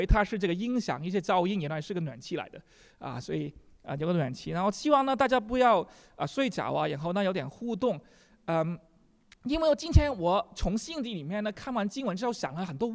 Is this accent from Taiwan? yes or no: no; China; 到最后我要讲我们中国人常说那个人之将死什么结雅善